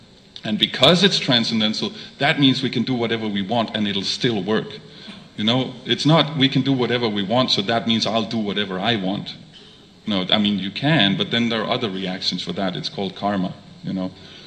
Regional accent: Denmark; I'm from Denmark. There's not a lot of reciprocation there.

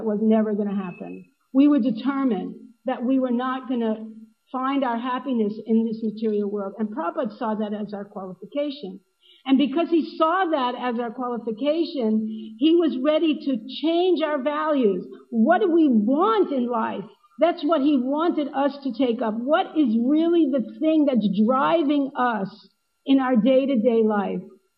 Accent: Alachua, Florida, United States; "Where are you from?" "I'm from Alachua."

